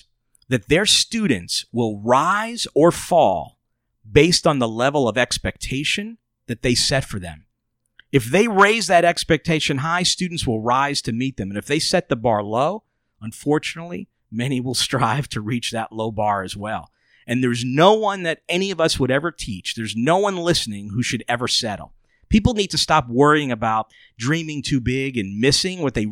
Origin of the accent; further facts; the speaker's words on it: New York, United States; And I just got to tell you, as a New Yorker, we don't like our skin touching many things.